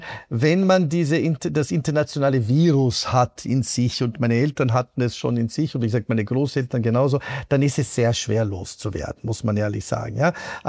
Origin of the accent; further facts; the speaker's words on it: Italy; Wie gesagt, ich bin Italiener, aber durchaus also weder in Italien noch in Österreich eigentlich aufgewachsen.